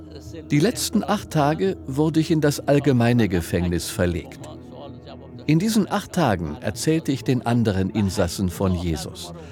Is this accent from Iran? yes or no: yes; Iran; Wir sind Iraner